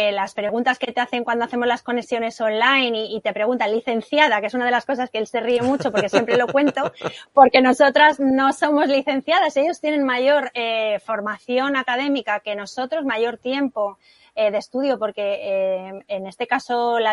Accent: Fuerteventura, Canary Islands, Spain; soy la única de Canarias, o sea, pues, y bueno, y encima Fuerteventura

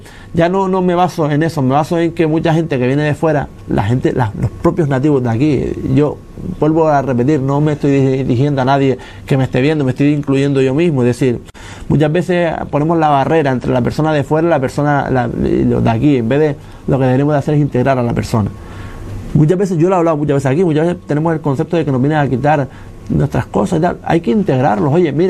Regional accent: Canary Islands, Spain; Yo soy canario, soy de Gran Canaria, nacido en Gran Canaria, criado en Fuerteventura, me considero majorero muchas veces, y muchas veces no, siempre, ¿no?

